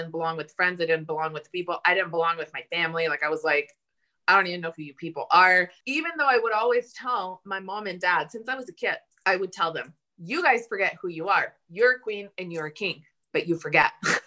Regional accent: Italy; I was raised in a Catholic country. I was raised in Italy. My family is Catholic. And then they became LDS, which is another religion that's very unpopular in Italy.

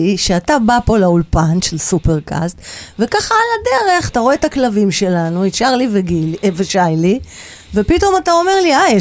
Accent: Tel Aviv, Tel Aviv District, Israel; תל אביבית מקרה קשה.

